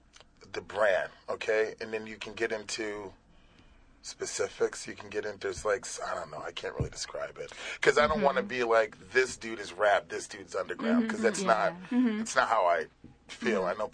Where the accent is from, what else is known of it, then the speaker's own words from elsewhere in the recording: Chicago, Illinois, United States; I came from Chicago originally, and you know, whatever. Big city, you know, a lot of hip hop going on there, a lot of nights.